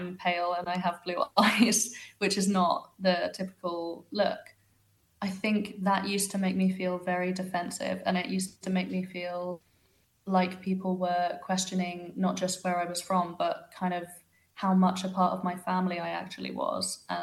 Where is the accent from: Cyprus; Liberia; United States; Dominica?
Cyprus; And I can remember being a child and saying, you know, I'm from Cyprus, I'm Cypriot. And I have always felt that through my entire life.